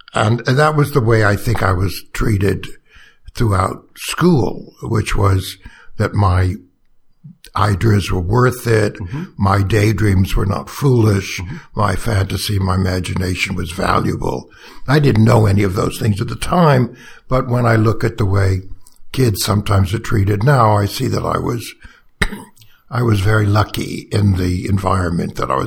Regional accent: Brooklyn, New York, United States; born there; now in Washington, United States; No, I was born in Brooklyn.

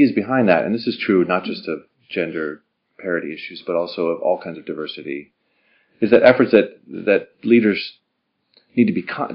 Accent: Arizona, United States; I wondered if, you know, I grew up in Arizona, as we talked about

